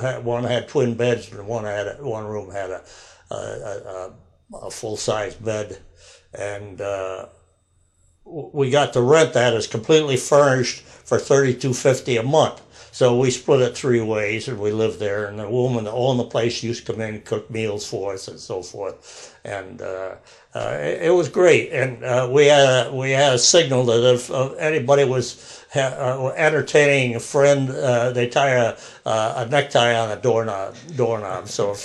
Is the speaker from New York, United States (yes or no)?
yes; Binghamton, New York, United States; just west of where I was brought up in Binghamton